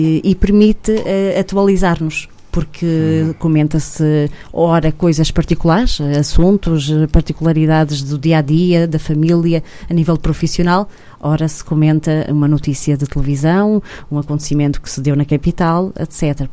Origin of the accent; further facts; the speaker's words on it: Norte, Portugal; eu sou transmontana e por isso havia aqui um comum que nos ligava